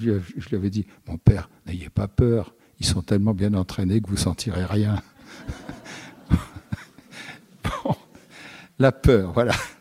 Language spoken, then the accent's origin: French; Marseille, Provence-Alpes-Côte d'Azur, France; je suis de Marseille, qu'on me pardonne. J'y suis pour rien d'ailleurs. Et, entre parenthèses, c'est une belle ville.